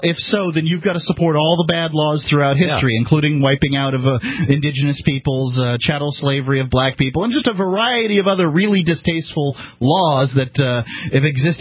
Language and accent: English; United States; I'm American. I'm allowed to break our laws.